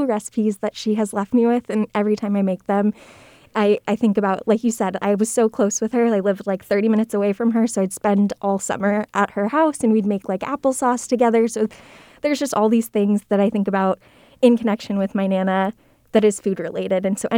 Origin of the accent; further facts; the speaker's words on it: Bay Area, California, United States; But most of my family's in the Bay Area, and I grew up in the Bay Area.